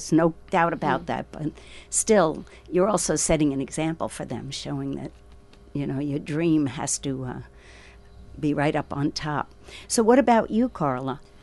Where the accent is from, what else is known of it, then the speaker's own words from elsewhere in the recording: New York, United States; accent: East Coast; I grew up in New York, for example, but I've lived here twice as long as I've lived in New York, and yet when I open my mouth, people say, oh, you're from the East Coast.